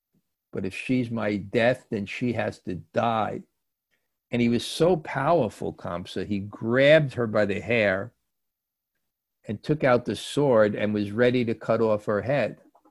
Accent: New York, United States; And I grew up in New York too

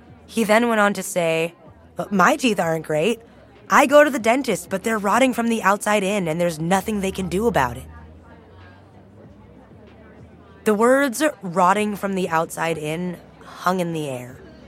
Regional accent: Los Angeles, California, United States; I mentioned that I'm from Los Angeles, and he asked about my ethnicity.

